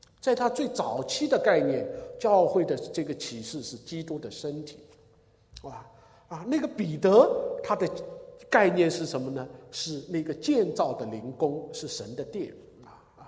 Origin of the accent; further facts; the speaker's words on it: China; 我们中国人的教会，从文革以后的教会，我们是扑着脑袋来牧会的。